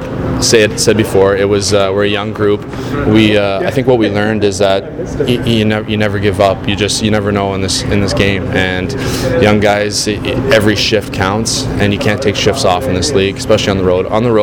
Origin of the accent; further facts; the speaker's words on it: New Brunswick, Canada; and I'm from Atlantic Canada, I'm from New Brunswick